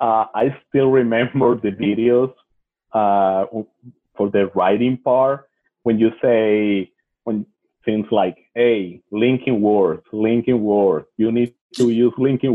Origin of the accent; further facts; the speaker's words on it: Venezuela; I am from Venezuela